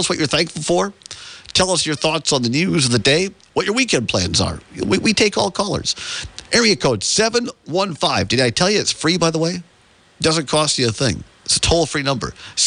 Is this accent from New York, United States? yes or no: no; Richland Center, Wisconsin, United States; And down in southwest Driftless region, WRCE, news in the center. From beautiful Richland Center, my hometown.